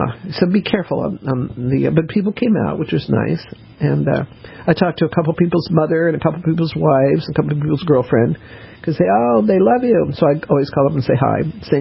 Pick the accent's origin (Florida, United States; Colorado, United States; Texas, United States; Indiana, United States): Colorado, United States; Denver; I never had an umbrella. I grew up in Denver, and I didn't have an umbrella until I went away to college.